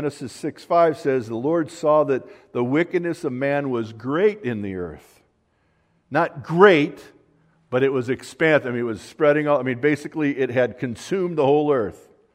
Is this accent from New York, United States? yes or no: no; California, United States; I'm from Southern California, sorry.